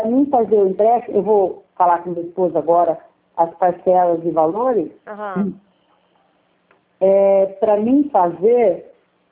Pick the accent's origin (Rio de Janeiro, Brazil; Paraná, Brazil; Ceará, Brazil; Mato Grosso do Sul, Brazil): Mato Grosso do Sul, Brazil; Bela Vista; born there; É Bela Vista, lá no cu do mundo, quase dentro do Paraguai.